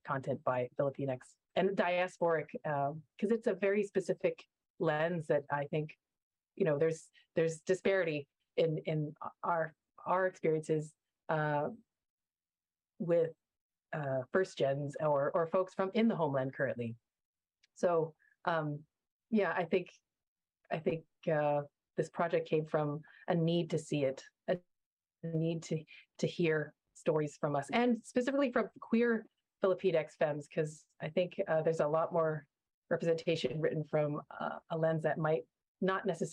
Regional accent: Calgary, Alberta, Canada; growing up in Southwest Moquitos, Calgary, a very predominantly white neighborhood

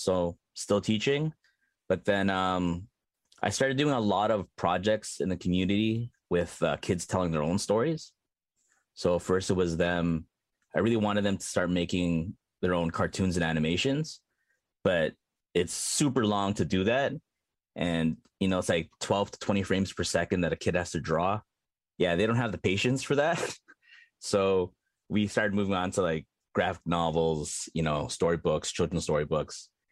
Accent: Toronto, Ontario, Canada; like I'm from Jane and Finch, it always shows up in my art. Like I'm from this specific area in Toronto, very multicultural, very, has a reputation that precedes itself.

